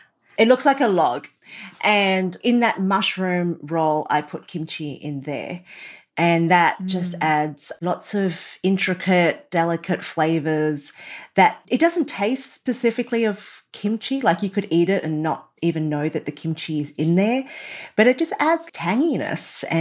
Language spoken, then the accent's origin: English; Australia; born there; I was born in Australia, so we eat sausage rolls